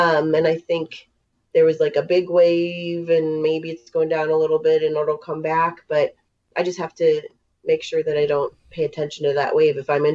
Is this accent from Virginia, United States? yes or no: no; Youngstown, Ohio, United States; I'm from Youngstown and we were right next to Western PA. Like I could walk to it from my house.